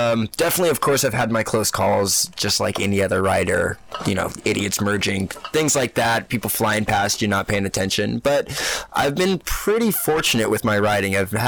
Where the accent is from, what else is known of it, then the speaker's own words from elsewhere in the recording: Fresno, California, United States; also born or lived in Orange County, California / Las Vegas, Nevada; No, actually, I was born in Southern California, down in Orange County, but basically from Fresno. I grew up most of my childhood there, and then the other half in Vegas.